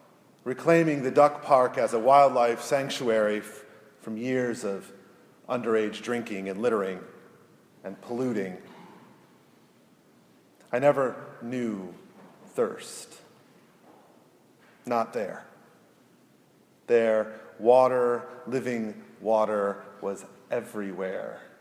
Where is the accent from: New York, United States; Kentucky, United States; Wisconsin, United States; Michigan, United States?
Michigan, United States; Growing up on Lake Huron in the northern part of the Lower Peninsula of Michigan, the living water of the Great Lakes is persistently present.